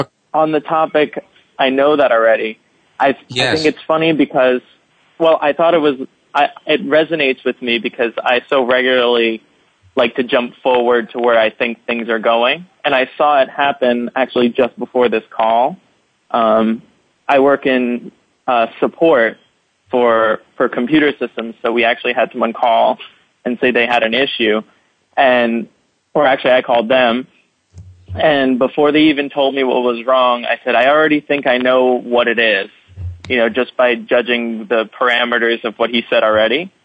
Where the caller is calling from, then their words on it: New York City, New York, United States; New York City. At City, the bank.